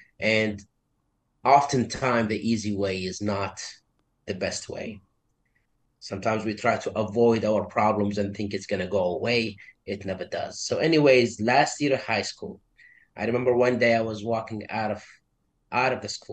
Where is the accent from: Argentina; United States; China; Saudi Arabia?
Saudi Arabia; English is a second language; Well, I was born and raised in Saudi Arabia. I grew up in a small village in the southern side.